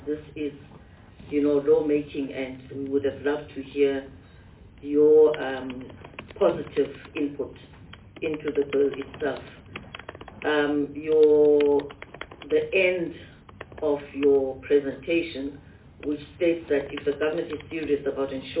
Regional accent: Eastern Cape, South Africa; I come from the Transkei

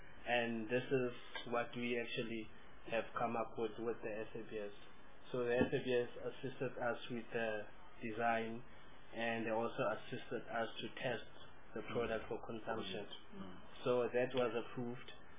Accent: Northern Cape, South Africa; born there; because I was born in the Northern Cape

